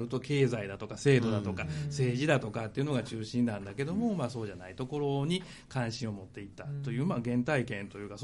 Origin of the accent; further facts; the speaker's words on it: Kobe, Hyogo, Japan; 私自身は神戸で生まれて育ってるんですけども、両親が滋賀の出身で、